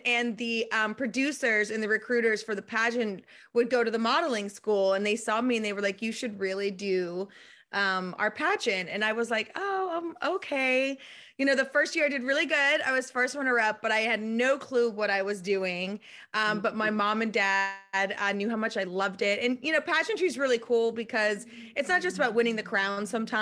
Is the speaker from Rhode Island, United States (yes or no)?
yes; Rhode Island, United States; I'm originally from Rhode Island, the smallest state in the union, born and raised.